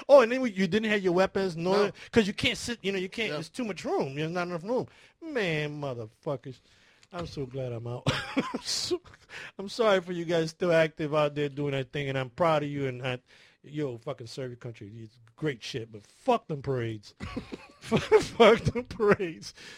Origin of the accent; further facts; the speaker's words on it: Chicago, Illinois, United States; I was raised in Chicago. Chicago is really cold. You get that 25 and 30 degree weather.